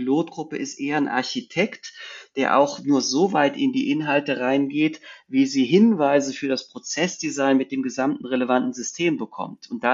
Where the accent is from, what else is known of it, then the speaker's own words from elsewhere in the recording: Cologne, North Rhine-Westphalia, Germany; Und ich bin ja aus Köln